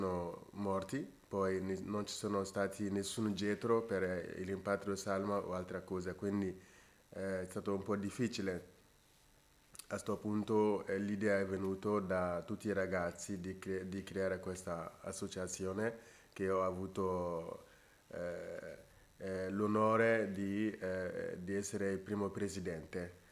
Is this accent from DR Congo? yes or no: no; Mali; moved away as an adult; now in Italy; vengo dal Mali. Vivo in Italia dal 2015. E prima di arrivare in Italia mi sono laureato in economia in Mali